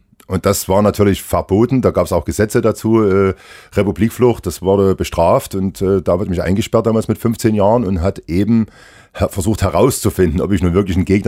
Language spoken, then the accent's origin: German; East Germany, Germany; Ich bin ja in der DDR aufgewachsen. So, dann kriegt man ja die Unfreiheit schon so ein bisschen in die Wiege gelegt, würde ich sagen, weil wir waren 10 Kilometer von der Grenze entfernt.